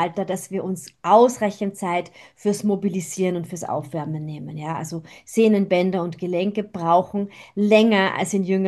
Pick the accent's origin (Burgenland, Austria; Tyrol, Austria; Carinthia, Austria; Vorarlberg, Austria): Burgenland, Austria; Bei uns im Burgenland gibt es zum Beispiel Yoga am See.